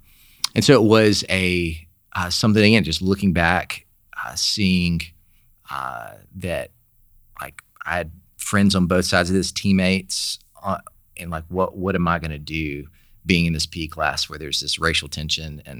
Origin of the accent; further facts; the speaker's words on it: Sylacauga, Alabama, United States; Where my dad's the pastor there, and so, yeah, that's the kind of environment I grew up in Sylacauga, Alabama.